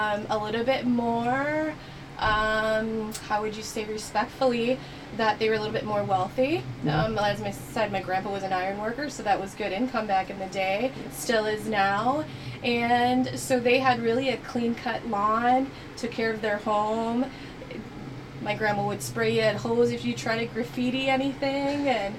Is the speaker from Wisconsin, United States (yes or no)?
yes; Milwaukee, Wisconsin, United States; In Milwaukee. I grew up in Milwaukee, Wisconsin.